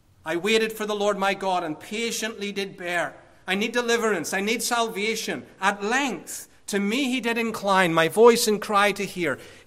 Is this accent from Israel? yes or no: no; Ireland; I come from Ireland, and there's a long history of pubs and singing.